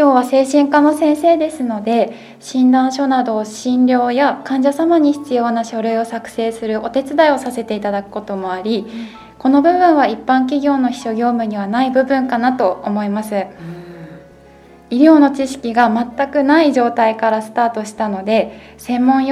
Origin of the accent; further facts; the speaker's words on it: Muroran, Hokkaido, Japan; also born or lived in Sapporo; 地元が室蘭なので高校の頃の友達と遊んだりしています。大学から地元を離れて卒業しても札幌で仕事をしていて、数年前にこちらに戻ってきたので地元生活を楽しんでいます。